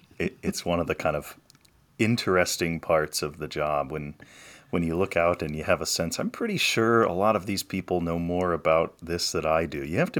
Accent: Indiana, United States; we're both from Indiana originally, but we've really settled here into southern Michigan

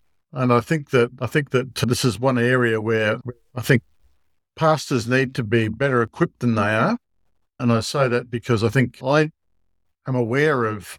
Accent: Australia; now in St. Louis, United States; So I'm a Lutheran pastor, and if you're listening to my voice, you'll quickly work out that I'm not from around these parts. I'm an Australian. And that's where I lived and worked with the Lutheran Church of Australia until a year ago

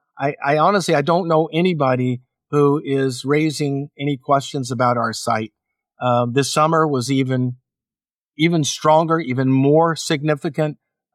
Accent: Oklahoma, United States; And I grew up in Oklahoma.

